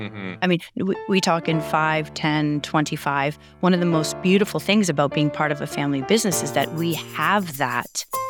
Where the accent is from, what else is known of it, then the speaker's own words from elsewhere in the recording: Gaspereau, Nova Scotia, Canada; born there; now in Halifax, Canada; I was born in the Annapolis Valley, Nova Scotia, in a small community called Gaspereau. I was born at the Wolfville Hospital, which doesn't exist anymore. I currently live in Halifax.